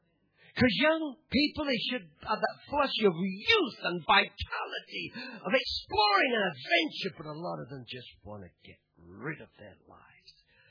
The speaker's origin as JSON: {"language": "English", "region": "England", "country": "United Kingdom", "lives_now": "Perth, Australia", "said": "I come from England, but I love Australia. I love Perth."}